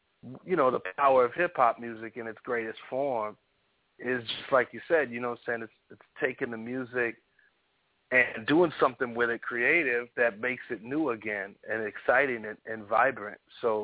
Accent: Milwaukee, Wisconsin, United States; I feel one is I'm from Milwaukee originally.

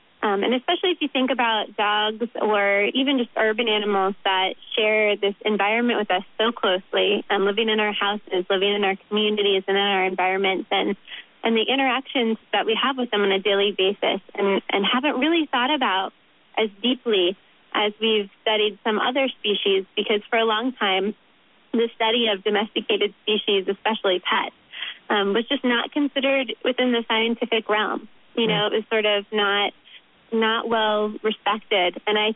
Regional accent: Florida, United States; moved away as an adult; now in Oregon, United States; Originally, I'm from Florida.

